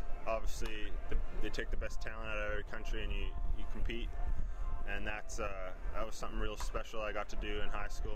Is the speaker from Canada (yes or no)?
yes; Canada; Growing up in Canada, the only Canadian baseball